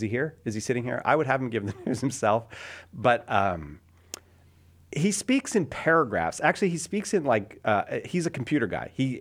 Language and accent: English; United States; And I have to tell you, as an American, I don't know how...